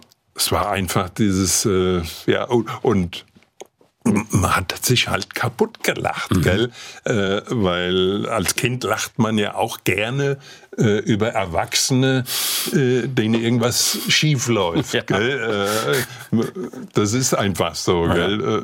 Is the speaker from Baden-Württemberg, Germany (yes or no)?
no; Burgholzhausen, Hesse, Germany; Burgholzhausen vor der Höhe.